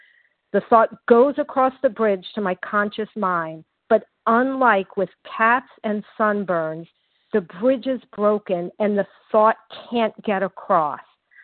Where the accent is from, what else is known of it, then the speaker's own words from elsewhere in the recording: Florida, United States; So I grew up in Florida. I grew up going to the beach